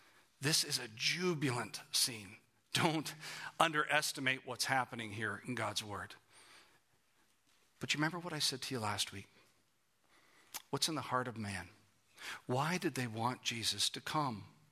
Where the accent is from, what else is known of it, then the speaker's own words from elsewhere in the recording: Canada; Some of you, now we come from Canada, right? Which means that we are part of the Commonwealth of Great Britain.